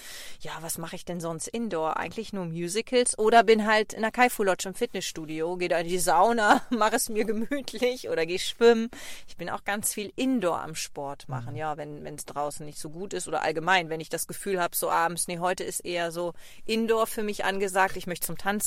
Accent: Leer, Lower Saxony, Germany; Ich bin Landei, ne? Das ist klar. Ich komme ja aus Leer, Ostfriesland. Das ist eine Stadt. Viele kennen diese Stadt nicht. 32.000 Einwohner.

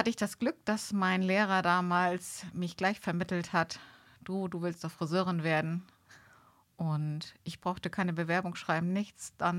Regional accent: Bönebüttel, Schleswig-Holstein, Germany; Ich liebe Bönebüttel. Alle, die mich kennen, wissen auch, Bönebüttel-Husberg ist meine Heimat.

